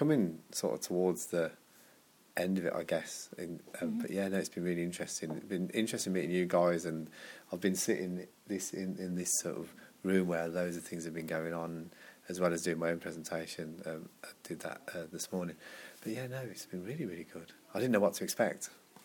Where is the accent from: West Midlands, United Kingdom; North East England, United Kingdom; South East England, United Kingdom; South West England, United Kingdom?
North East England, United Kingdom; Sunderland; born there; now in Birmingham, United Kingdom; Well, I'm from England. I was born in Sunderland, which is in the northeast of England, but I've lived for a long time in Birmingham and I work in Birmingham too.